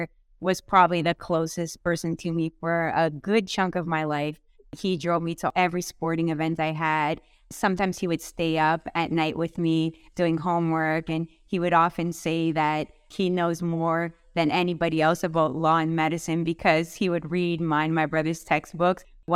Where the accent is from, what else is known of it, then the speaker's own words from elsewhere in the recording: Vaughan, Ontario, Canada; I grew up in Vaughan. There was a ton of Italians there and still are.